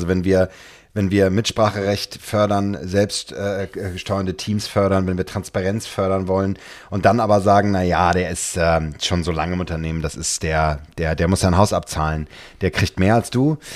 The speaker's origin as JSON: {"language": "German", "region": "Hamburg", "country": "Germany", "said": "ich bin ja Hamburger"}